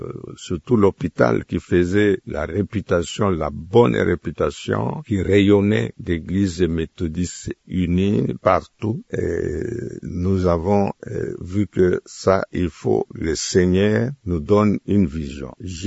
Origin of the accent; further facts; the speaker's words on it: Kindu, Maniema, DR Congo; c'est un lieu que je connais parce que j'ai grandi à Kindu pour avoir commencé mes études primaires et une partie des humanités.